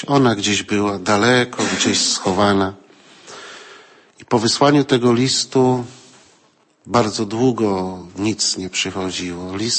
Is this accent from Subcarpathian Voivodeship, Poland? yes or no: no; Piła, Greater Poland Voivodeship, Poland; now in Toruń, Poland; Jestem z Piły, mieszkam w Toruniu.